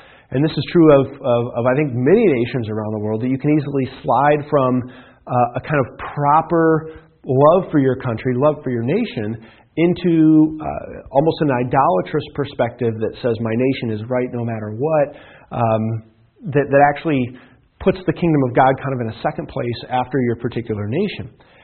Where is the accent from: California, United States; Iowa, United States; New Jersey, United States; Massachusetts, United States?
Iowa, United States; because where I grew up in Iowa, we didn't have this kind of thing.